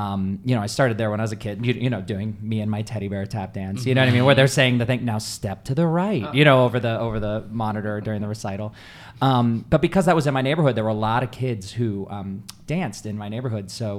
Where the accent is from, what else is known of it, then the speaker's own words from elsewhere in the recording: Tucson, Arizona, United States; And yeah, I'm from Tucson, I'm from Arizona as well, same as Natalie.